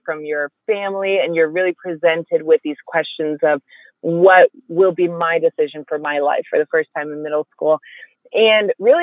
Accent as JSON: {"language": "English", "region": "Virginia", "country": "United States", "tie": "born or raised there", "said": "You know, I grew up in Virginia where everyone's at least been exposed to the gospel"}